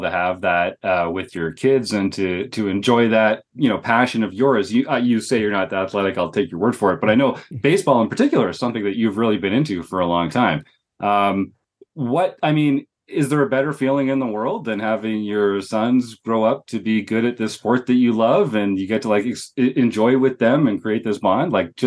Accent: Toronto, Ontario, Canada; growing up in Toronto, and they had just won back to back when that strike happened.

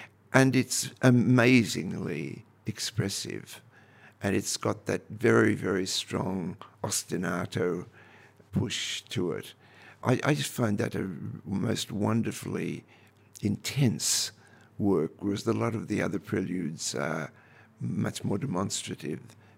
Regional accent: Brisbane, Queensland, Australia; also born or lived in Tuscany; when I was growing up in Brisbane, it was a wonderful place for a writer to grow up in.

